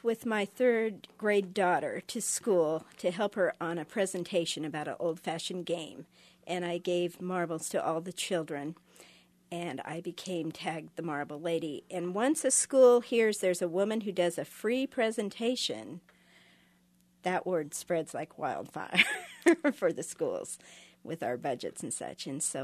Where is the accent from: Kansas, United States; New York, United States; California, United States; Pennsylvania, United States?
California, United States; Ventura; I got into marbles when I was 8 years old. I grew up in Ventura, California, and I had four brothers.